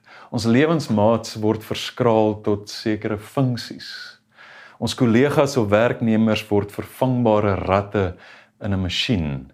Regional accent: Brakpan, Gauteng, South Africa; omdat ek baie sensitief is oor ek van Brakpan afkom

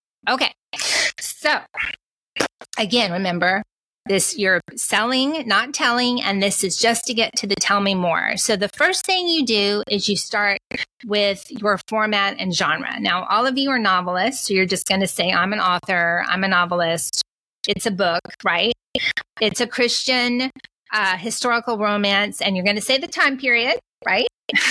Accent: Texas, United States; I mean, I would never say that. I'm from Texas, but let's just pretend.

